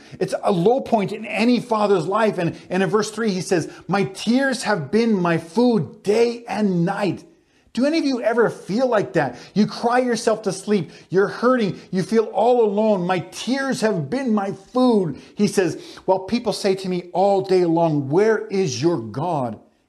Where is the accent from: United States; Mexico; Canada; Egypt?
Canada; the Prairies; Growing up in the Canadian prairies, I remember we would experience storms, like severe storms, lightning and thunder and high winds and tornadoes